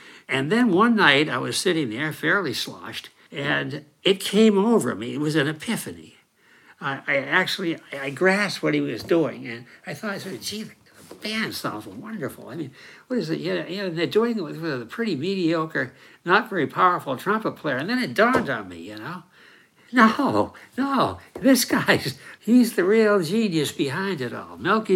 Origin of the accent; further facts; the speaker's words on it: East Coast, United States; moved away; I came out from the East Coast, and I was, you know, I'd grown up with the … kind of jazz from New York